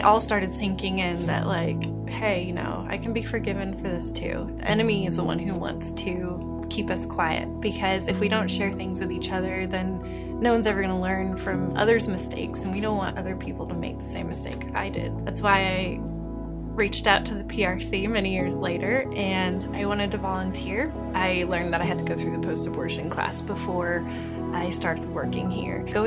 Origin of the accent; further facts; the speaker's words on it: Brooklyn, Arkansas, United States; I'm from Brooklyn, Arkansas.